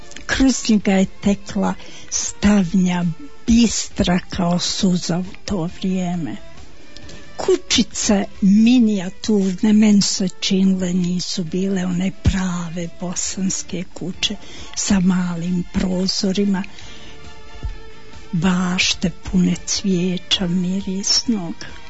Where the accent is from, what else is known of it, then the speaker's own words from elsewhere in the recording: Sarajevo, Federation of Bosnia and Herzegovina, Bosnia & Herzegovina; now in Vareš, Bosnia and Herzegovina; ja sam rođena u Sarajevu kod Koševo bolnice, u onoj prekrasnoj ulici